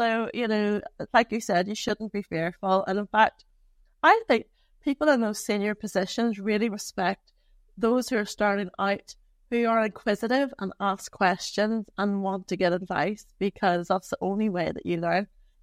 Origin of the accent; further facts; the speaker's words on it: Northern Ireland, United Kingdom; also born or lived in London, United Kingdom; So I am from Northern Ireland and I relocated back to Northern Ireland just before the pandemic after spending almost 2 decades in London. So I didn't get an English accent and I didn't get an American accent